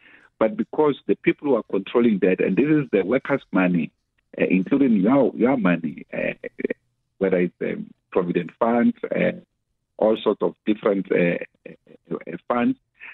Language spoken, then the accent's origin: English; South Africa; They don't have to look at us as communists, because we are South African nonetheless.